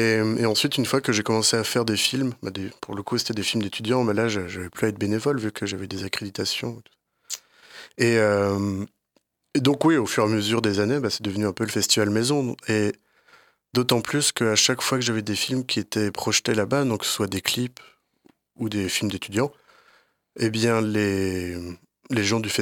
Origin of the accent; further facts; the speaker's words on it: Paris, Île-de-France, France; now in Brussels, Belgium; Non, je viens de Paris.